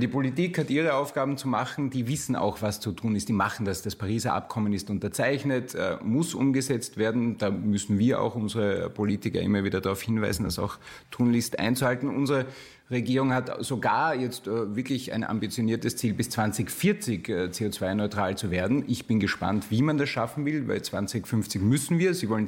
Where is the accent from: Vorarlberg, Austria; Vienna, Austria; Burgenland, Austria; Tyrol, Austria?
Burgenland, Austria; In Österreich sind wir da ganz gut unterwegs. Vor allem ich komme aus dem Burgenland.